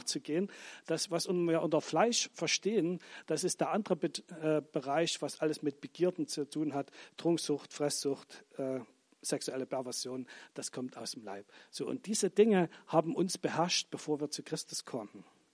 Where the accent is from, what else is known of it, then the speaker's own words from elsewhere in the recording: Germany; Ich bin in der DDR aufgewachsen.